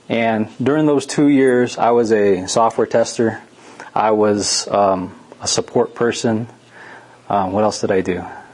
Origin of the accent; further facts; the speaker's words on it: Laguna Pueblo, New Mexico, United States; I grew up in Laguna Pueblo. I went to the elementary school out there. Not long after elementary school, I went to school here in Albuquerque.